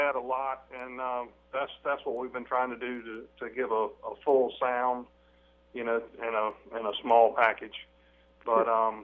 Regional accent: Columbia, South Carolina, United States; I grew up in Columbia, and then moved just north of Columbia into Blythewood.

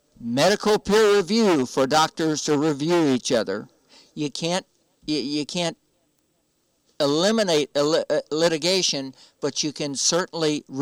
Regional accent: Tennessee, United States; I'm from Tennessee. I could do it in Tennessee.

